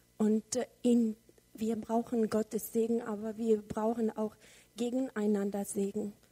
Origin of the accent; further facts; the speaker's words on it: Poland; born there; in Polen geboren.